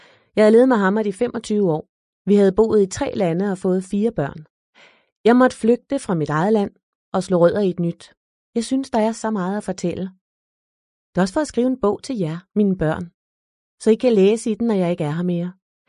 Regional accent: Beirut, Beirut Governorate, Lebanon; now in Denmark; Der er aldrig nogen, der har spurgt mig, hvordan jeg flygtede fra Libanon, og hvordan der var i Beirut under krigen, da jeg var en ung pige i 70'erne og 80'erne.

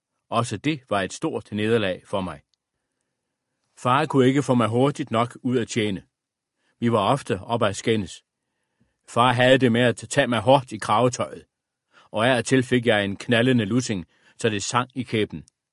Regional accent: Brovst, North Denmark Region, Denmark; Alle mine barndomsdage havde siden udspillet sig i dette solide guldstenshus, der var blandt de ældste i Brovst stationsby

